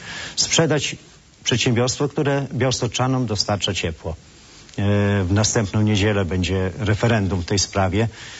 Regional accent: Podlaskie Voivodeship, Poland; mamy teraz w województwie podlaskim, skąd pochodzę, województwo podlaskie, moja piękna ziemia

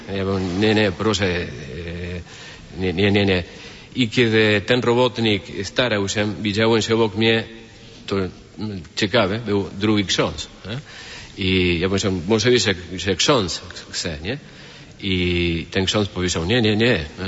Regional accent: Mar del Plata, Buenos Aires Province, Argentina; Polish is a second language; Ja powiedziałem, że jest Mar del Plata, nie?

